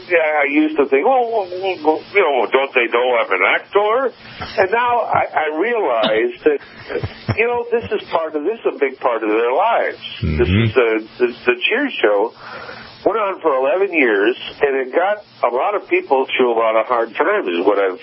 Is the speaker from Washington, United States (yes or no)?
no; Bridgeport, Connecticut, United States; Bridgeport, Connecticut.